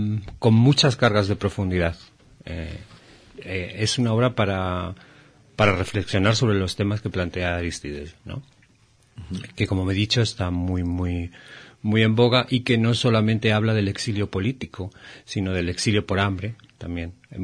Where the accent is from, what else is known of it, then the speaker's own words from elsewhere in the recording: Spain; Yo vengo de España y en Europa se está viviendo la situación esta de la migración